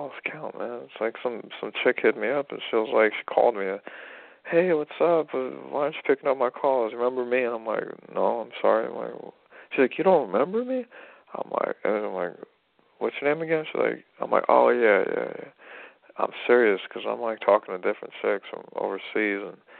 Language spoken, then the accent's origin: English; United States; first language en; I'm an American. I got Russian roots. Like, I'm American Russian